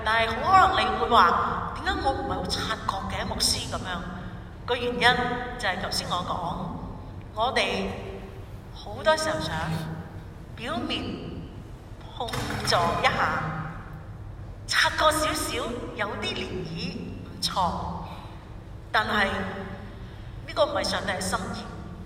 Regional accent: Guangdong, China; 用我们广东人的讲法叫做本地姜辣

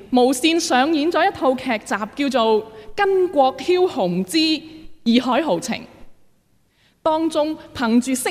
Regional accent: Hong Kong; 我哋香港人習慣咗睇字幕噶啦

